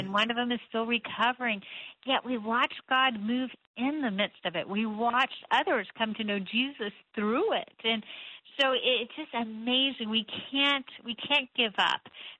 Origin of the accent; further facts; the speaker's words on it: Cocoa Beach, Florida, United States; Well, I grew up in Cocoa Beach, Florida, and I loved it. It was a great place to grow up.